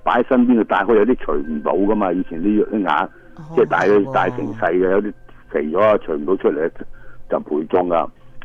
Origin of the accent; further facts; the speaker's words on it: China; 嗱，其实玉咧喺我哋中国人之中咧，或者我哋八波嚟讲咧，玉系定嘅，就系辟邪嘅。